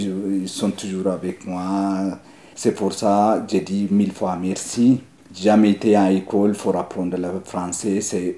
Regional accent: Switzerland; pour moi, c'est la Suisse. J'ai grandi ici.

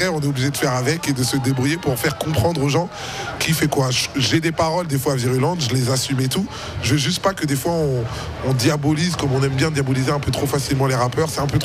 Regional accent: DR Congo; now in Switzerland; Moi je suis congolais, on est un peu moins ponctuel au Congo.

